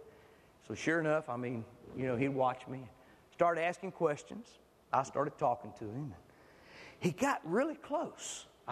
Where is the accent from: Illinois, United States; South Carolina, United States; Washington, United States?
South Carolina, United States; Batesburg-Leesville; You know, I'm from Batesburg, Leesville.